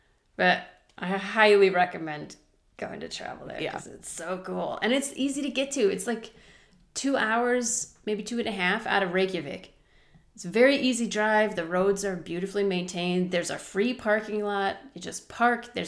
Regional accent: United States; And I'm like, I'm sorry, I'm American.

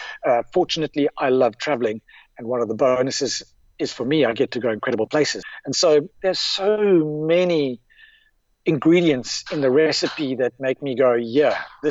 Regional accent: South Africa; South African born and, you know, South African native.

